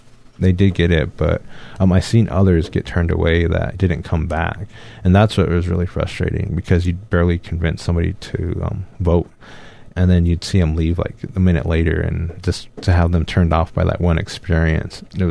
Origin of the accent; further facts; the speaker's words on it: Denver, Colorado, United States; growing up in Denver, you go back to Pine Ridge and stuff's a little bit slower.